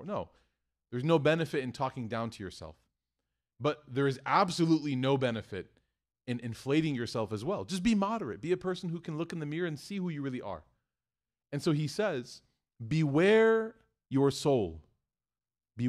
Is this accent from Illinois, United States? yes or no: yes; Chicago, Illinois, United States; But in the North, if you say hi to somebody, I remember I'm from Chicago. When I first moved to Tennessee for a little bit